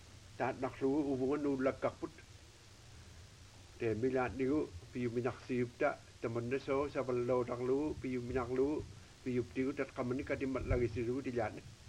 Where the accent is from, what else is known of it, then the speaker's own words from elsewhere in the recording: Shungnak, Alaska, United States; I'm from Sungnak, and I chair this elders.